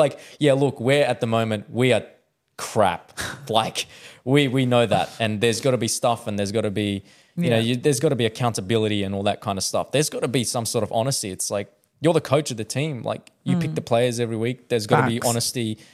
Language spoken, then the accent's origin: English; Balmain, New South Wales, Australia; I support it because I grew up in the Balmain area, and I just like, that was the club that I just knew around there.